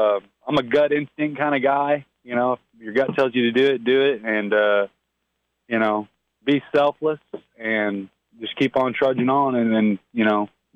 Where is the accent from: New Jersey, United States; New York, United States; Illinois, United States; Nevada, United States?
Illinois, United States; Carterville; I'm from Carterville, Illinois.